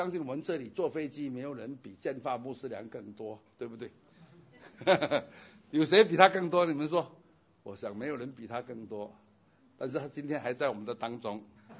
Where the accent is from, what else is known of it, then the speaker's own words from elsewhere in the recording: Singapore; 我相信像我们这些就是生于这里，长于这里，最后当然也是死在这里